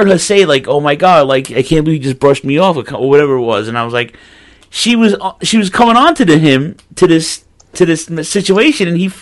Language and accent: English; Brooklyn, New York, United States; I'm sounding cocky because I'm Italian. I'm from Brooklyn, but I was confident and scared at the same time.